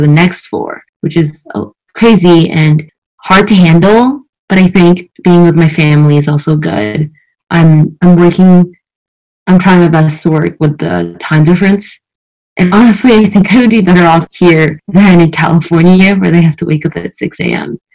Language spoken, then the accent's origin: English; Shanghai, China; also born or lived in Paris, France; Yeah, I was born in Paris. It's where my parents met. It's where they got married. I lived there for a lot of my early childhood. And I moved back to China for my dad's job. And I've been living here in Shanghai for most of my life.